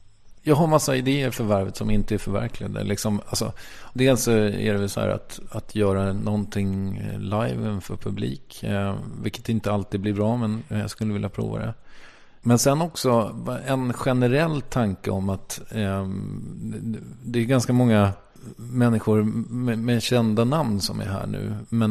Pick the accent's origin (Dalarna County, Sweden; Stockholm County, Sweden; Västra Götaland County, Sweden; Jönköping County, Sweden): Stockholm County, Sweden; accent: Stockholm; now in Malmö, Sweden; när jag flyttade till Malmö så började jag prata så jävla utpräglad stockholmska.